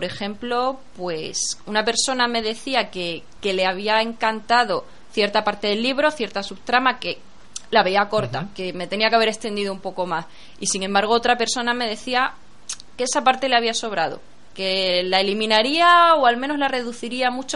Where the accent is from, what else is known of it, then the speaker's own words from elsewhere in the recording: Extremadura, Spain; yo soy extremeña y quería visibilizar Extremadura